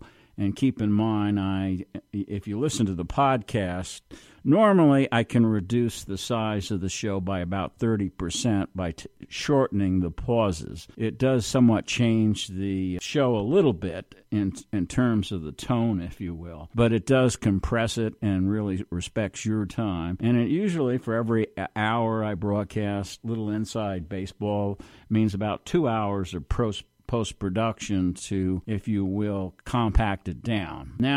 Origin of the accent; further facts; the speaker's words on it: New York, United States; I'm from New York. My family was, for many generations, Democrats.